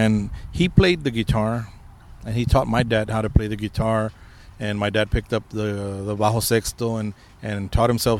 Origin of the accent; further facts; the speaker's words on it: Jordan, Texas, United States; born there; I was born in Jordan, Texas, about 8 miles south of Poteet, because Poteet didn't have a hospital.